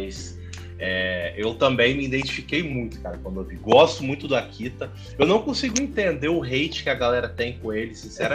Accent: Vila Velha, Espírito Santo, Brazil; Eu sou de Vila Velha, Espírito Santo.

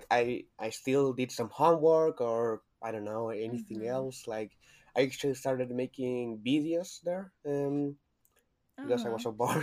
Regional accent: Chile; English is a second language; I'm from sorry. I'm from Chile.

